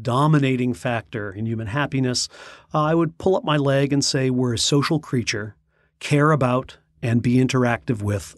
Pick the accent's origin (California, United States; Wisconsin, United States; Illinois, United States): Illinois, United States; Evanston; Well, I grew up in Evanston, Illinois. My dad was a professor at Northwestern University.